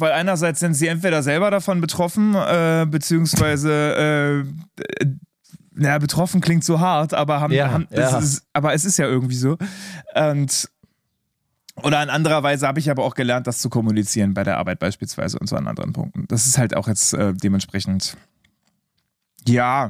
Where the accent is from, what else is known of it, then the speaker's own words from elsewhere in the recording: Berlin, Germany; wir sind in West-Berlin aufgewachsen. Ich komme aus der Ecke von Tegel. Wir haben quasi im Wald gewohnt.